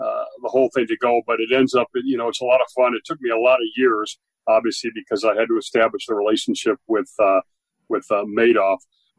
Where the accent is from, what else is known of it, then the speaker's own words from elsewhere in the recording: Greenwich, Connecticut, United States; I'm from Greenwich, and the Greenwich station had a need.